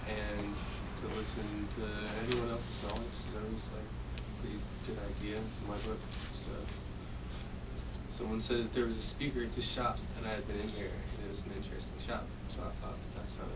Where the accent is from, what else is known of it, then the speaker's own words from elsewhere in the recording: Iowa, United States; born there; I was born in Iowa.